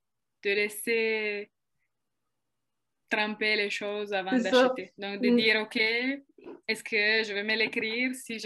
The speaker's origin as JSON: {"language": "French", "region": "northern Italy", "country": "Italy", "lives_now": "Canada", "said": "Je vis au Québec. Je viens du nord de l'Italie, donc c'est sûr qu'au sud de l'Italie, c'est pas aussi bien."}